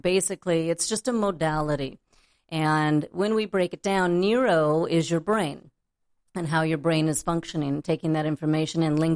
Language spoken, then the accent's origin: English; Alaska, United States; now in Los Angeles, United States; I was raised in Alaska. I was not raised here in Los Angeles